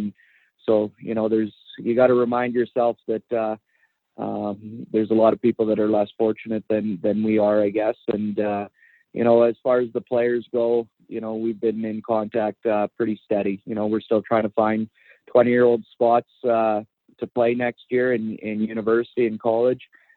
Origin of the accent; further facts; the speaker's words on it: Flin Flon, Manitoba, Canada; also born or lived in Connecticut; Quite a difference from growing up in Flin Flon and playing here and then going down to Connecticut where you're an hour from New York City.